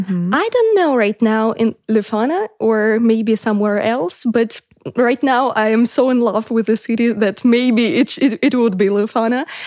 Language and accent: English; Saint Petersburg, Russia; I'm from Russia, from the most beautiful city of this country called St. Petersburg.